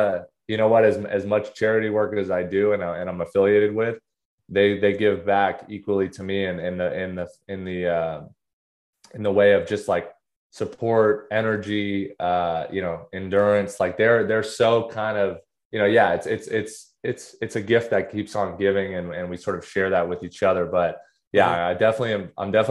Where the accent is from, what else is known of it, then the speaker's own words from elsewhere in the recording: California, United States; meet these people in Fresno and Bakersfield and, you know, all over my home state.